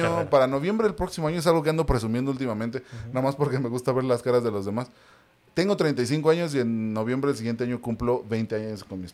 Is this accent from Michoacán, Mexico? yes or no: no; San Juan del Río, Querétaro, Mexico; also born or lived in Mexico City; No, nací en Ciudad de México, pero viví 3 años allá. Me trajeron a provincia a los 3 años. Ya tengo 32 años viviendo acá en Querétaro.